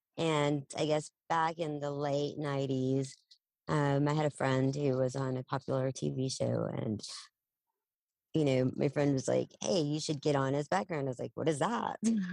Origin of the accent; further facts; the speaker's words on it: Odessa, Texas, United States; now in Dallas, United States; I'm from West Texas. Yeah. I was born and raised in Odessa. Came up to Dallas over half my life ago.